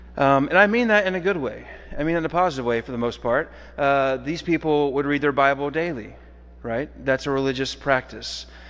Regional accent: Houghton, United States; And I grew up in Houghton, and I grew up going to a church on Highway 80 just down the street.

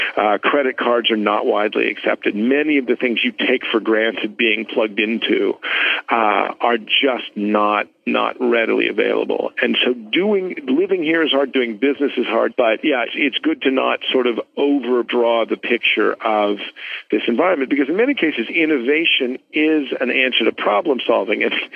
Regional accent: United States; the surprises that I feel as an American who thinks about internet technologies

